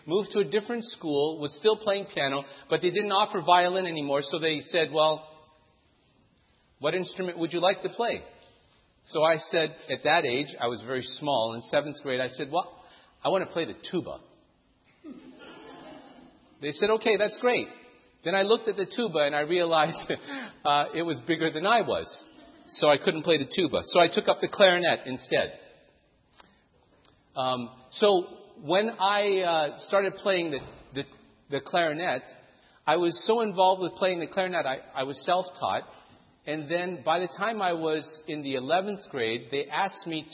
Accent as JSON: {"language": "English", "town": "Toronto", "region": "Ontario", "country": "Canada", "tie": "born or raised there", "also_born_or_lived": "Singapore", "said": "That's because I grew up in Canada before I was speaking. I left Singapore before I was 2. I grew up in Toronto, Canada, which is why my English is more pure than some people who are a little south of Canada."}